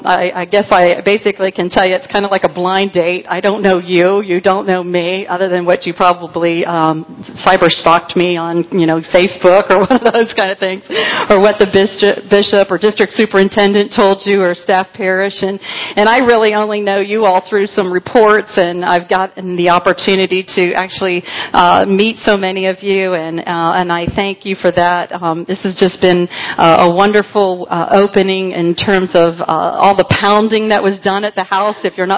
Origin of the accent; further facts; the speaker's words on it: Miami, Florida, United States; I was born in Miami, Florida. I'm a fourth-generation Floridian. My son is a fifth, so we've been around here for a long time.